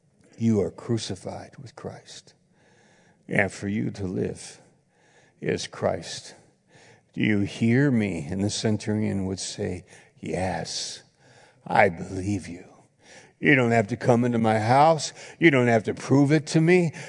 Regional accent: New York, United States; I wasn't from the area. I'm from New York. I was there up in Maine.

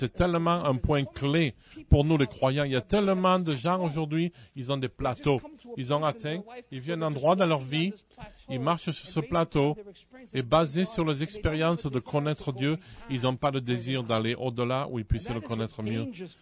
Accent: Italy; j'allais dire des pâtes parce que je suis italien

